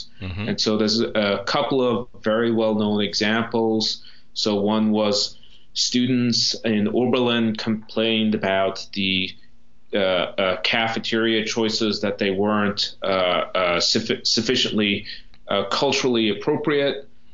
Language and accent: English; Munster, Ireland; moved away as an adult; now in United States; County Kerry, so in the rural southwest of the country. It's a beautiful part of the country if you're ever over there.